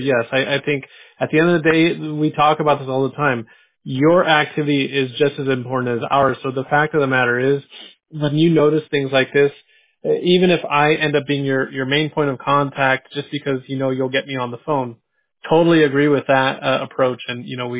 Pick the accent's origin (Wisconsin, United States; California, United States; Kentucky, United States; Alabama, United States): California, United States; San Diego; I grew up in San Diego when San Diego was a much more different life. My dad was retired from the Navy after 22 years.